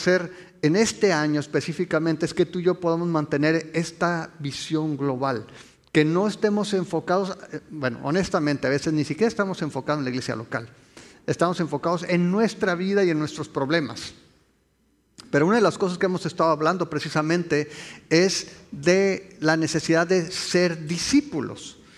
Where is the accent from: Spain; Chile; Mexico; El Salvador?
Mexico; la mayoría de nosotros como mexicanos hemos escuchado hablar acerca de Dios